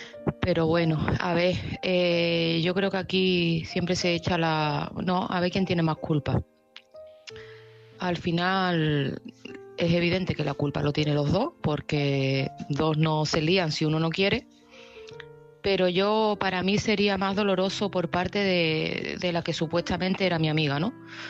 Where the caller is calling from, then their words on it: Seville, Andalusia, Spain; de Sevilla